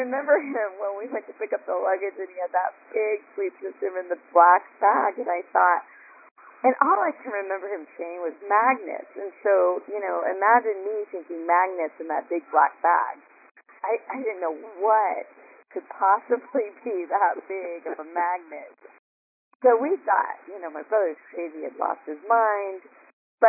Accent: Hawaii, United States; also born or lived in Boston; now in Utah, United States; No, I'm from Hawaii, and then my dad was in the military and I grew up all over, but I lived back east in the Boston area for 20 years.

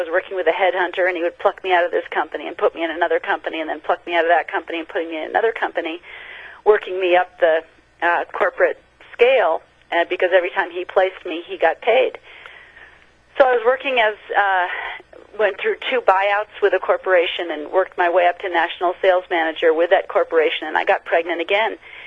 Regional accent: Aspen, Colorado, United States; I was born and raised in Aspen, Colorado.

